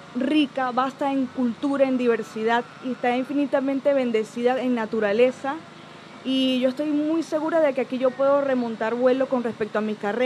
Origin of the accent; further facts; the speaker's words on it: Puerto Ordaz, Bolívar, Venezuela; now in Spain; Yo soy de Venezuela, del estado Bolívar, Puerto Ordaz, la ciudad de Puerto Ordaz.